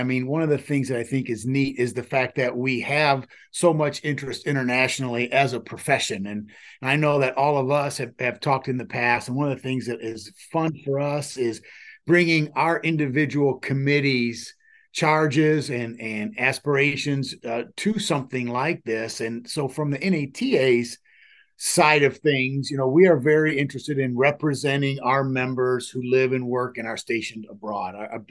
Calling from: Ohio, United States; Yeah, so I'm actually calling from Ohio right now, but I the university is in Florida, so I split my time between Florida and Ohio.

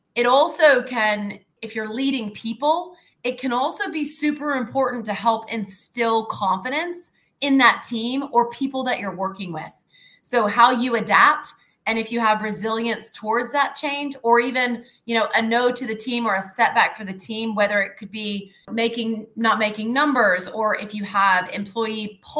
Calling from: Singapore; I am coming live from Singapore tonight, and I am currently a senior director in Microsoft.

